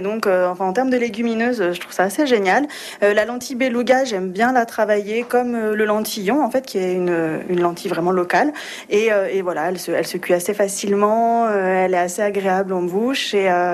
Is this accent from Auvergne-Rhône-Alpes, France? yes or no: yes; Lyon, Auvergne-Rhône-Alpes, France; le gratin dauphinois par chez moi, puisque je suis de Lyon.